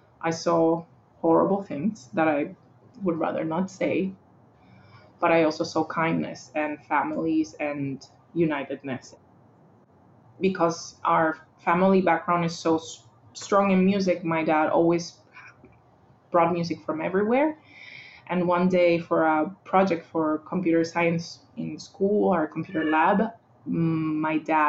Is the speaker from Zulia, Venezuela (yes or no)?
no; Caracas, Capital District, Venezuela; So I am from Caracas, Venezuela, but I'm also of Trinidadian heritage. My grandmother came from Trinidad before my mom was born. So I grew up with those two cultures.